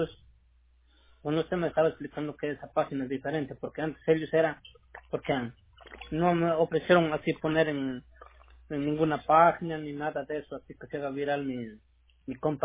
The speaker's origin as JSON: {"language": "Spanish", "country": "Ecuador", "said": "De Ecuador."}